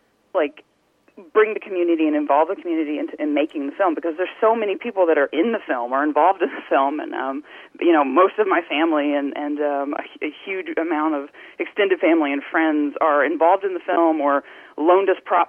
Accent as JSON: {"language": "English", "town": "Paragould", "region": "Arkansas", "country": "United States", "tie": "born or raised there", "said": "I mean, I grew up in Paragould. I lived here all my life. I graduated high school from here, and I moved away for college and to work in Los Angeles, but I've come back now"}